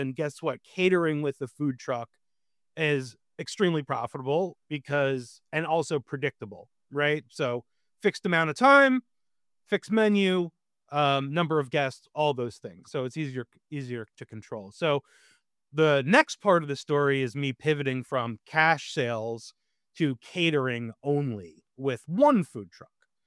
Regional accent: Philadelphia, Pennsylvania, United States; I'm from Philly. So I had a stage. I was 16, you know, my parents were taking me back and forth to Philly.

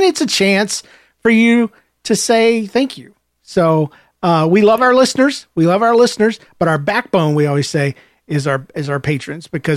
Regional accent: the South, United States; I was raised in the South.

